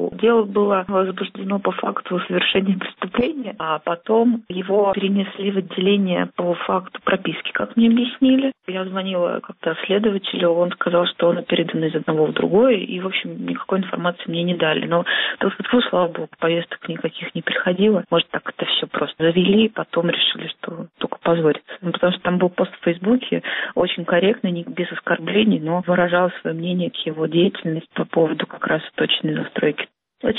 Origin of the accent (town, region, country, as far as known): Izhevsk, Udmurtia, Russia; born there